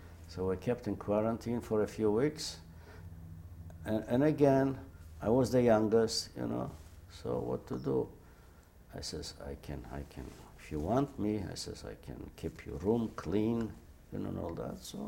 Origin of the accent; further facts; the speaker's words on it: Warsaw, Masovian Voivodeship, Poland; English is a second language; I said, I'm from Warsaw.